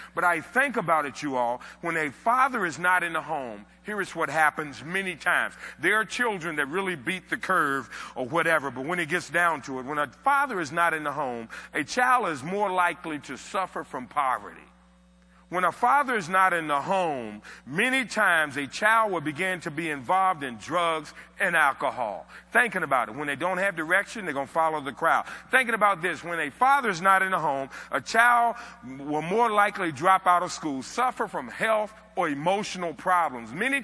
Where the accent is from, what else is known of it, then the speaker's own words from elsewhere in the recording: United States; And I said, I'm from America.